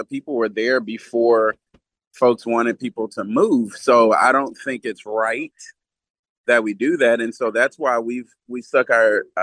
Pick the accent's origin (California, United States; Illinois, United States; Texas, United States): Texas, United States; Houston; I'm originally from Houston, Texas. The whole city dang near is in a floodplain.